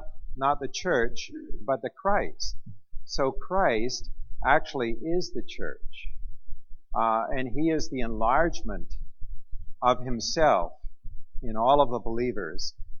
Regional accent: Vancouver, British Columbia, Canada; I am from Vancouver, so right now it's probably 10 to 7 in the morning where I am

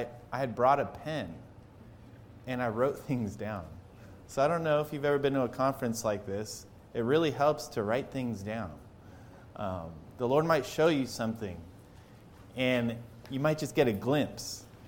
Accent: Ann Arbor, Michigan, United States; I'm from Ann Arbor, Michigan.

